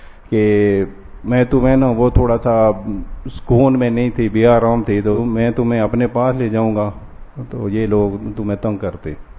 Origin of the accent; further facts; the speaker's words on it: Azad Kashmir, Pakistan; میرا تعلق آزاد کشمیر سے ہے